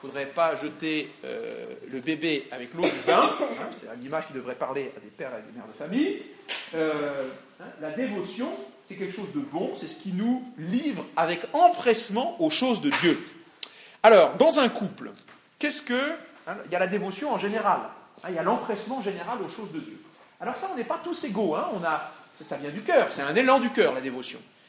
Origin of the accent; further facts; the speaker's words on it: France; plus loin de chez moi en France en tout cas